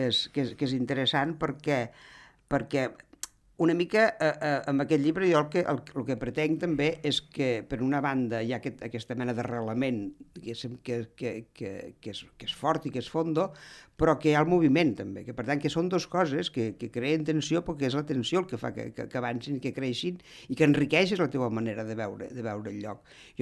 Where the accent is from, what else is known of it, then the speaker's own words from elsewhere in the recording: Cala Verònica, Balearic Islands, Spain; Jo soc de Cala Verònica.